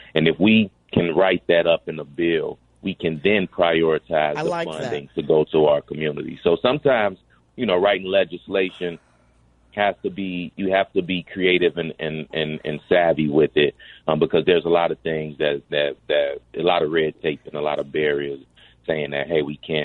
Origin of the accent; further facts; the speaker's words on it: Englewood, United States; I grew up in Englewood